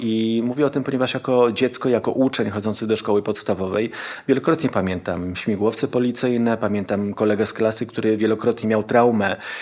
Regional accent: Madrid, Community of Madrid, Spain; jako dziecko żyliśmy w zasadzie prawie, może nie w centrum Madrytu, ale no blisko Puerta de Hierro, Barrio del Pilar, trochę tak na obrzeżach tych dwóch dzielnic.

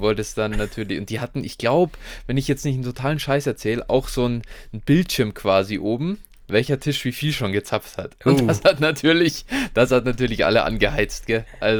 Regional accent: Bavaria, Germany; Ich weiß noch, ja, wir hatten bei uns in Bayern, ich weiß nicht, ob das bundesweit so ist, fährst du in der 11. Klasse war es bei uns dann

